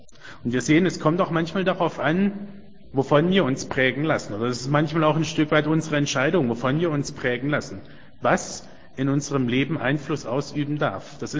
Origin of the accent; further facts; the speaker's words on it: Germany; Wo ich herkomme, das kann man ganz unschwer an der Art und Weise feststellen, wie ich spreche. So eine ganz bestimmte Satzmelodie, eine Aussprache ganz bestimmter Laute, das weist ganz charakteristisch auf einen Menschen aus dem Südwesten Deutschlands hin. Aus der oberrheinischen Tiefebene, um genau zu sein